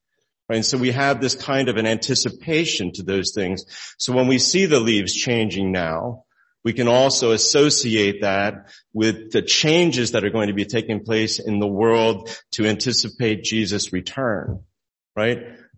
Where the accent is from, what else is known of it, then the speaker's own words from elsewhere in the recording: New Jersey, United States; But we in New Jersey grow up learning